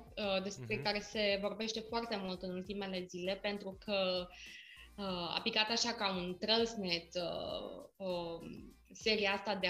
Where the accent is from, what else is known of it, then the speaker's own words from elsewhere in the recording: Romania; now in Canada; eu nu am crescut în România cu așa ceva, cu Thanksgiving.